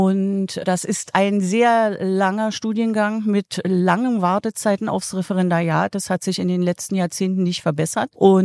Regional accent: Berlin, Germany; Ich bin hier in Berlin geboren und aufgewachsen und seit etwa 50 Jahren regelmäßige Besucherin dieses Stadions.

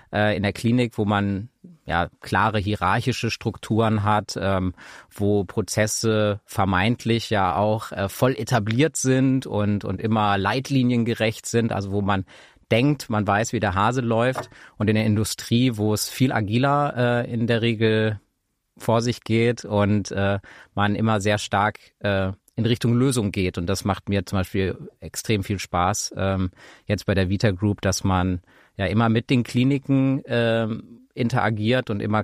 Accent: Essen, North Rhine-Westphalia, Germany; now in Düsseldorf, Germany; Wohne in Düsseldorf mit meinem Partner, bin gebürtiger Essener, also Kind des Ruhrgebiets

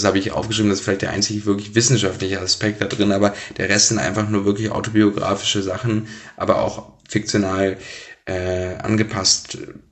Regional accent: Blankenburg, Saxony-Anhalt, Germany; also born or lived in Wernigerode; Wernigerode bin ich geboren, Blankenburg in der Stadt daneben aufgewachsen, aber Wernigerode würde ich als meine Heimat sozusagen sehen, Sachsen-Anhalt im Harz

